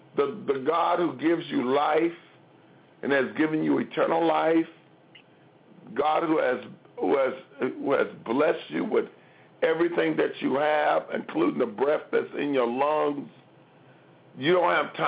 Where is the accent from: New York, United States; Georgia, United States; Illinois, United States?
Illinois, United States; Chicago; growing up in Chicago, everywhere you went, every apartment building, home, the communities, the neighborhoods riding around the city was like riding through a winter wonderland.